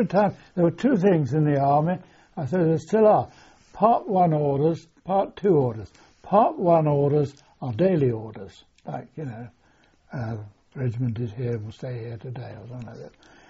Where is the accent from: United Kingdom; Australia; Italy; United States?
United Kingdom; as being British